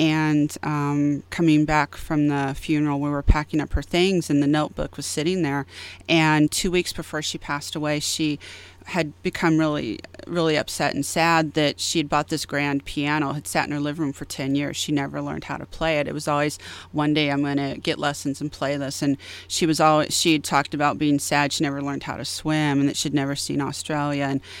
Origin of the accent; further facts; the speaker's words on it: Missouri, United States; My parents took us to the Lake of the Ozarks. I'm from Missouri.